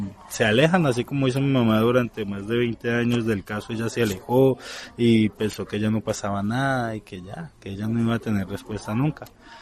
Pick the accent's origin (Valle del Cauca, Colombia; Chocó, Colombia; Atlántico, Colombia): Valle del Cauca, Colombia; Palmira; vengo de Palmira.